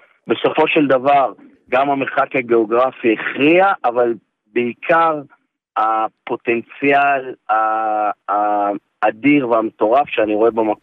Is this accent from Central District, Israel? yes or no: no; Northern District, Israel; אני חי בעמק, אני גדלתי בעמק, בשבילי זאת סגירת מעגל